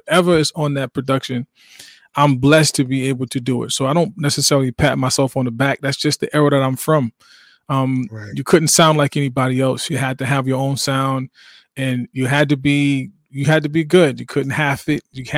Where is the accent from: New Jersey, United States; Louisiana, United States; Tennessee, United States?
New Jersey, United States; Inglewood; We're from Jersey. But, you know, everybody up there, north to up top, is going to talk like this. So it is what it is. Born in Inglewood, New Jersey, raised, influenced by so many different people in my town.